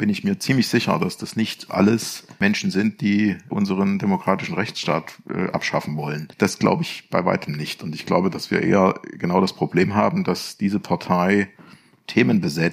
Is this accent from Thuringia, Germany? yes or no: yes; Thuringia, Germany; als Thüringer würde ich jetzt sagen, tut ihr den Gefallen bitte nicht.